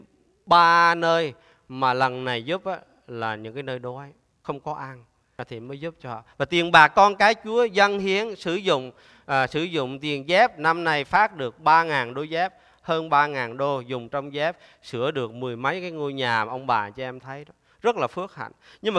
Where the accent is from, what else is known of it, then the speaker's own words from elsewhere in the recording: Da Nang, Vietnam; tôi dân biển, tôi dân Đà Nẵng. Từ nhỏ lớn lên á, là buổi sáng 5 giờ, 6 giờ sáng là đá banh ở ngoài biển.